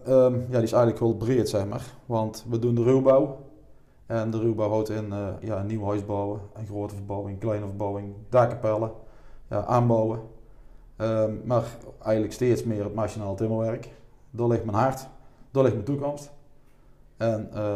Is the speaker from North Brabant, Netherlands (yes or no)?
yes; Deurne, North Brabant, Netherlands; Ik ben geboren in de Koolhof. Of in ieder geval in het ziekenhuis in Deurne, maar wij zijn opgegroeid in de Koolhof.